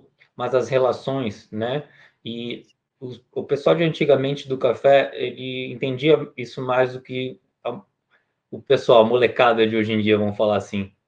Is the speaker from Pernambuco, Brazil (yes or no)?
no; Santos, São Paulo, Brazil; Então, eu sou de Santos também